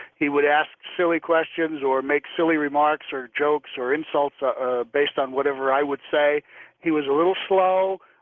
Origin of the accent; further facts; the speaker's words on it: California, United States; now in Oregon, United States; When I grew up in Southern California, and I don't live there anymore, I live in Oregon now.